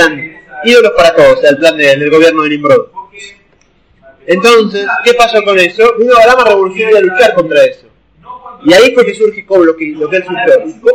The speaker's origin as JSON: {"language": "Spanish", "region": "Buenos Aires", "country": "Argentina", "tie": "born or raised there", "said": "Imagínense, nosotros crecimos en Capital Federal, creo que todos, ¿no?"}